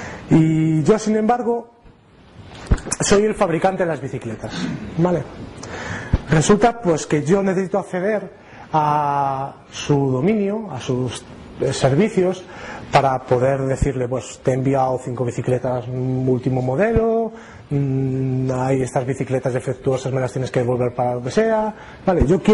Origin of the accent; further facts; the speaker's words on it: Galicia, Spain; Como buen gallego que soy.